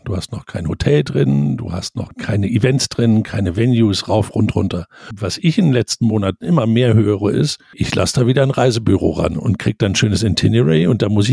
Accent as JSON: {"language": "German", "region": "Berlin", "country": "Germany", "tie": "born or raised there", "said": "in meiner Heimatstadt Berlin"}